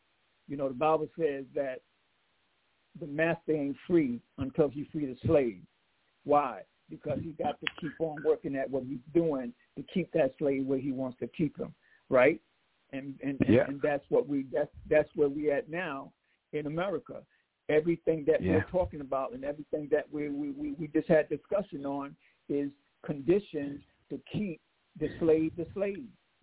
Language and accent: English; South Carolina, United States; You know, I came from Third Floor, South Carolina. If I couldn't see above that cotton and them sugar cane and them watermelon, I would still be there.